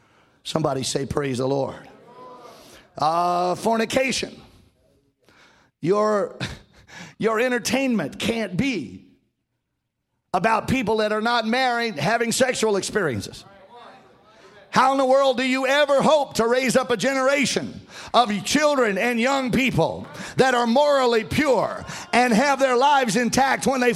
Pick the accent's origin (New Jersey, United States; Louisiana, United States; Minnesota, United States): Louisiana, United States; But I was raised in South Louisiana, and my neighbor had an idol in her front yard